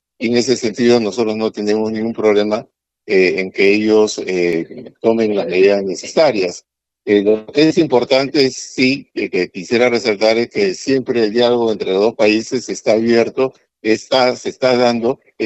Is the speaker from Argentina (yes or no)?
no; Peru; tenemos que estar claro que nosotros como peruanos, digamos, solamente vamos a aceptar a aquellas personas que estén con su documentación al día